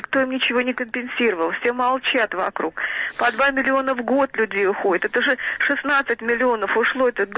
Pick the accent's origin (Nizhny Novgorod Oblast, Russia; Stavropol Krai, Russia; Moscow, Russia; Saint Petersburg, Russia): Moscow, Russia; я москвичка.